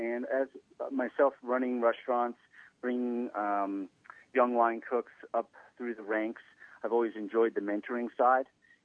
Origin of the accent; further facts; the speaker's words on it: New York City, New York, United States; Before that, I spent most of my youth was growing up in New York City.